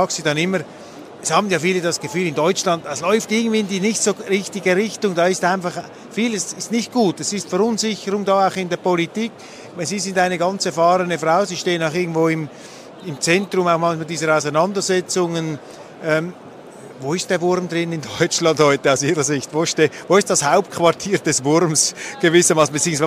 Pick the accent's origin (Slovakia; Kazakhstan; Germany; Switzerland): Switzerland; Als Schweizer